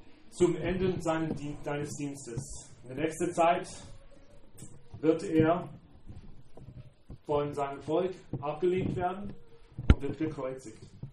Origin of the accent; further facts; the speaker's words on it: South Carolina, United States; German is a second language; now in Eckental, Germany; Ich, wie ihr merkt, bin ich keine Deutsche. Ich bin in den USA aufgewachsen und in Südoststaaten in South Carolina. Es ist ganz warm in South Carolina, vor allem in so dieser Zeit im Jahr.